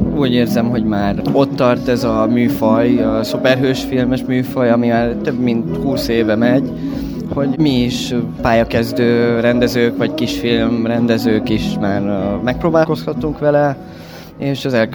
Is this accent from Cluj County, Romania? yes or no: yes; Cluj-Napoca, Cluj County, Romania; azért szeretnék Kolozsváron forgatni, mert én Kolozsváron születtem, közel nőttem fel Kolozsvárhoz